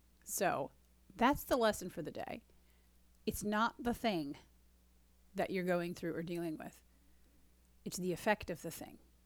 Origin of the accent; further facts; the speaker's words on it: United States; So I'll just speak for myself as an American.